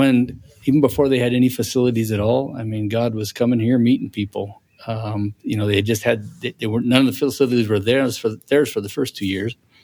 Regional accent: Rocky Mountains, United States; I wasn't afraid of the mountains back then because I grew up in the Rockies.

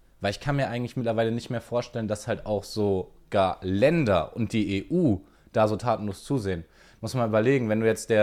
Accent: Dortmund, North Rhine-Westphalia, Germany; also ich komme aus Dortmund

